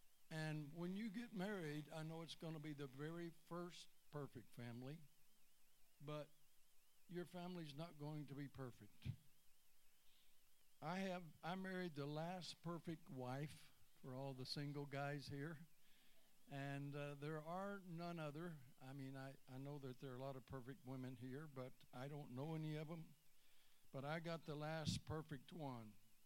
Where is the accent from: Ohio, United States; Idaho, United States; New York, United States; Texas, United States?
Texas, United States; Aloha, y'all. I'm from Texas originally.